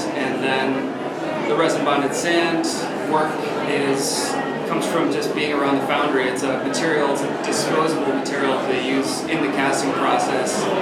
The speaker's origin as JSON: {"language": "English", "town": "Kalamazoo", "region": "Michigan", "country": "United States", "said": "Kalamazoo, Michigan."}